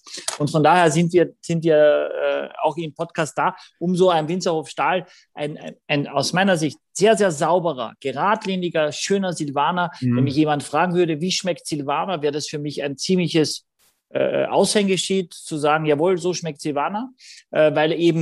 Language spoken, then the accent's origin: German; Gallizien, Carinthia, Austria; Tatsächlich, mein Heimatort ist Galizien in Österreich mit 2 L und Z. Das ist die Region Galizien hier.